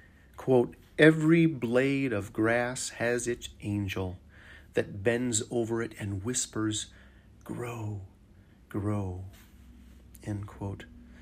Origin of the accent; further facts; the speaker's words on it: Alaska, United States; I grew up in Alaska and spent a lot of time outdoors, camping, hiking, picking berries, etc. I would see moose quite often on the trail that I walked each day to school.